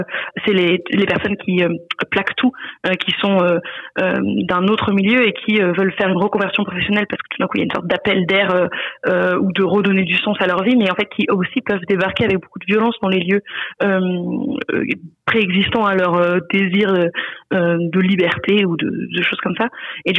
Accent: Auvergne-Rhône-Alpes, France; Moi, je viens de la Drôme, qui est une campagne dite attractive

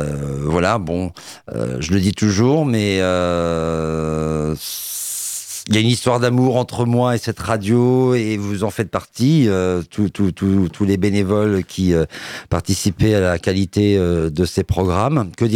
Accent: Le Mans, Pays de la Loire, France; born there; je suis né un 19 août, je donnerai pas l'année, je suis né au Mans, je suis un vrai produit de la Rillette, voilà, et je suis très fier de ma ville

